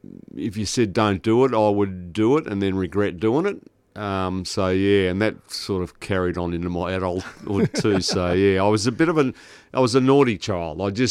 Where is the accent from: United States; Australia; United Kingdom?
Australia; Bulleen, Victoria; Yeah, look, I grew up around the Bulleen, Doncaster, Templestowe area with probably middle class, all classes as middle class